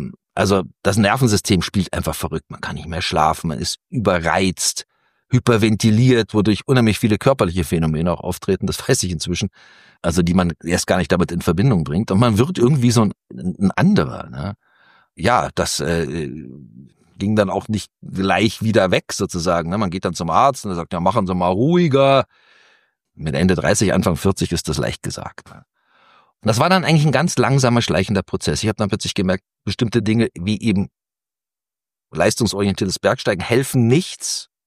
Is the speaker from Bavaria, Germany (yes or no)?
yes; Munich, Bavaria, Germany; ich bin aus München, da ist man natürlich tendenziell eher nach Süden orientiert